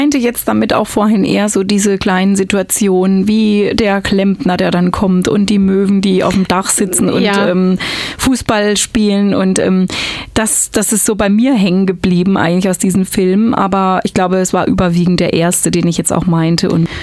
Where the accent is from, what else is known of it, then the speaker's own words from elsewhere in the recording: Southern Germany, Germany; Ich komme zwar aus Süddeutschland, aber trotzdem hat man einfach ein Bild von diesen norddeutschen Leuten dadurch vermittelt bekommen.